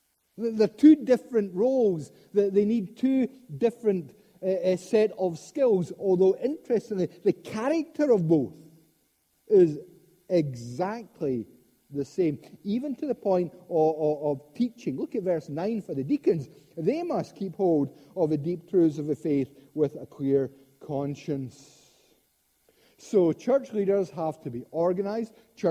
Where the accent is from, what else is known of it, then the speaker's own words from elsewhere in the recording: Scotland, United Kingdom; It's not just because we're Scottish.